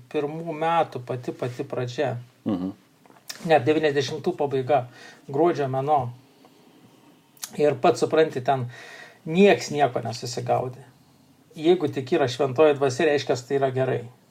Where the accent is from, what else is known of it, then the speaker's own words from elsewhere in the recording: Šiauliai, Šiauliai County, Lithuania; aš esu iš Šiaulių